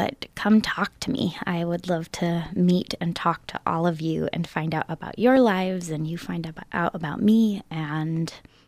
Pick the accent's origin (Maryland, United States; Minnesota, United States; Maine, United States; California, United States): California, United States; now in Alaska, United States; I'm a reporter from Northern California. I'm from a town of about 700 people, but I've been living kind of all over the country and Latin America for the last 10 years, and now I just moved to Alaska.